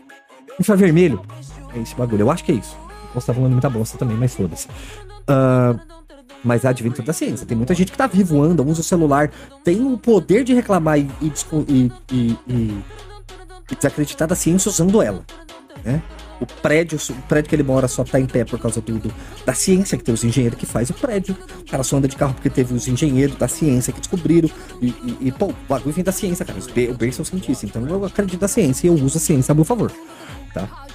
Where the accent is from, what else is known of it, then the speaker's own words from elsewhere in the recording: Brazil; E é um dos orgulhos que eu tenho de falar que eu sou brasileiro para todo mundo que não é brasileiro.